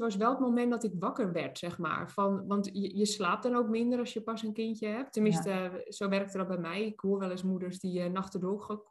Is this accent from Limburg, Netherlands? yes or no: no; Tuitjehorn, North Holland, Netherlands; Nou, waar ik vandaan kom is Tuitjehorn. Dat ligt echt in Noord-Holland-Noord, tussen Alkmaar en Schagen. Ik kom echt uit een boerendorp, echt, weet je.